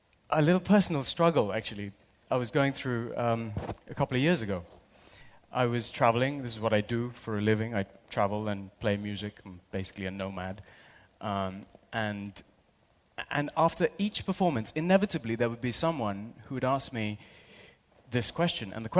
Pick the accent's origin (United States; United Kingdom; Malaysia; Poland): United Kingdom; London; I grew up in London, listening to all kinds of music.